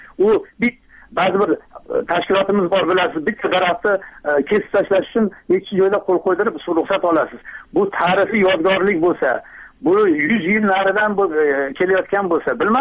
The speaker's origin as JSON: {"language": "Uzbek", "town": "Kokand", "region": "Fergana Region", "country": "Uzbekistan"}